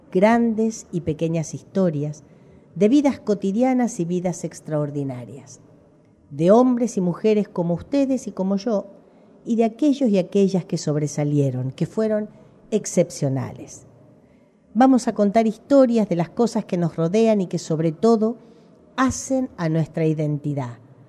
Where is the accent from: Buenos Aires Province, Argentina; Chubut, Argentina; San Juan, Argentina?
Buenos Aires Province, Argentina; Cañuelas; lo hacía en mi Cañuelas, en mi pueblo